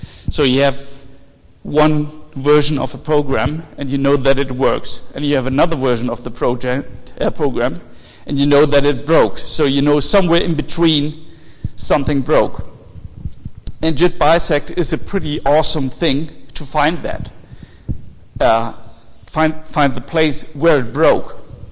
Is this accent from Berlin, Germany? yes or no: no; Hamburg, Germany; somewhere near my hometown in Hamburg.